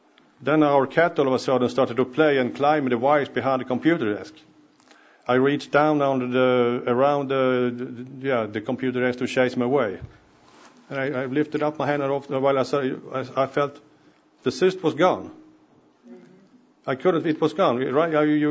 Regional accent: Sweden; English is a second language; moved away as an adult; now in Manitoba, Canada; I moved there from Sweden, and I've been farming all my life in Sweden.

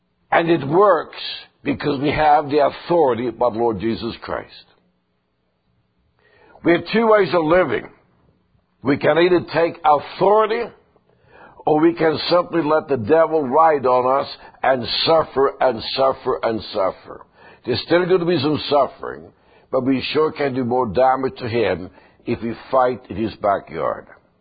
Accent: Sweden; I was born in Sweden, and we had a lot of traditions. No one explained to me when I was growing up why we had these different traditions. So, this is the way it was. I was raised in that.

